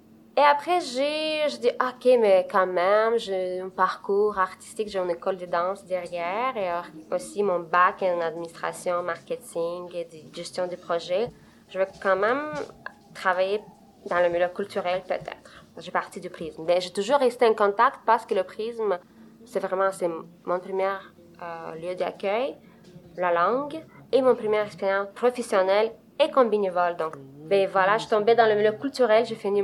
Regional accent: Moldova; je viens de Moldavie. C'est un petit pays de l'Europe. Personne ne le connaît, mais je vous présente. C'est à côté d'Ukraine, de Roumanie, même de la Russie, c'est pas loin. Donc, mon père est russe, ma mère est moldave.

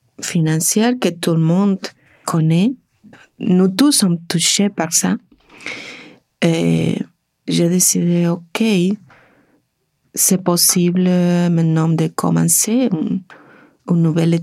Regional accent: Argentina; French is a second language; moved away as an adult; now in Canada; je viens de l'Argentine. J'ai arrivé au Canada l'année 2000 dans un échange étudiantil.

